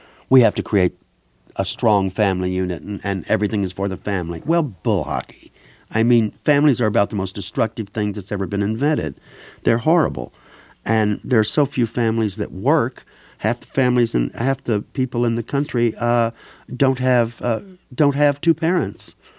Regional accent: Lebanon, Missouri, United States; born there; Yeah, I was born in Lebanon.

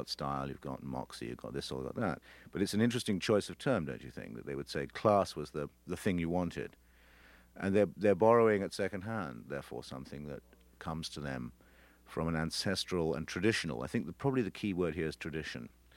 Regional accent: England, United Kingdom; moved away as an adult; now in United States; I actually remember when I very first came to the United States, I was getting on a bus at JFK

